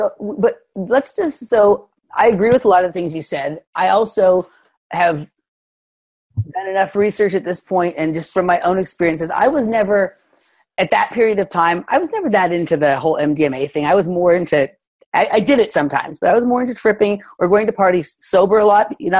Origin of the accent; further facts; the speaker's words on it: Los Angeles, California, United States; and I'm from Los Angeles.